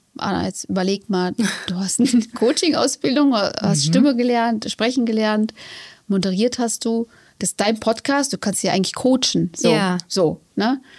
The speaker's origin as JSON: {"language": "German", "country": "Kazakhstan", "tie": "born or raised there", "moved": "yes", "said": "ich bin in der Sowjetunion aufgewachsen, in Kasachstan geboren."}